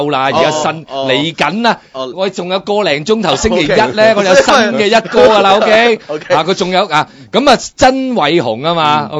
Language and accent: Cantonese; Hong Kong; 其實我哋作為港人嘅憂慮啦